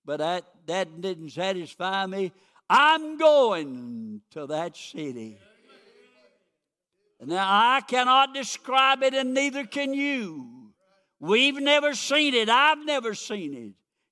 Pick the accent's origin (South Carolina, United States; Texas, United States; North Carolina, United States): South Carolina, United States; Simpsonville; born there; I was born down in Simpsonville, just outside of Greenville.